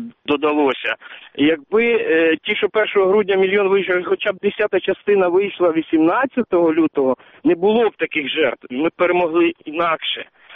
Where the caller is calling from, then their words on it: Kyiv, Ukraine; я із Києва.